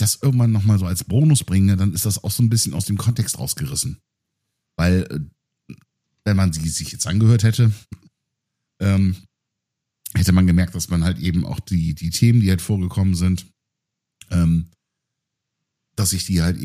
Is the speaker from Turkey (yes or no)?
yes; Turkey; Ich bin selber Türke. Nur mal so erwähnt.